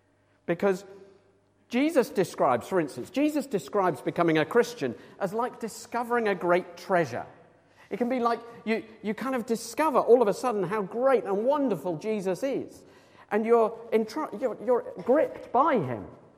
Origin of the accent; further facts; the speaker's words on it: Cambridge, East of England, United Kingdom; when I was growing up in Cambridge and you go on punting on the river